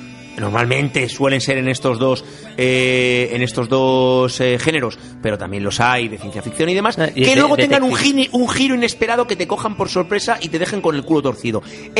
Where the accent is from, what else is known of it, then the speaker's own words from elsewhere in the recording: Ávila, Castile and León, Spain; Pero eso es mi pueblo de Ávila, que tú vas allí y te miran todos con regomello